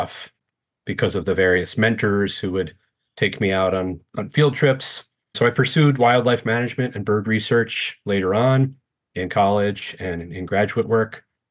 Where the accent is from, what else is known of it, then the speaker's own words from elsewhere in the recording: Staten Island, New York, United States; growing up in Staten Island, New York, which was highly suburban and city.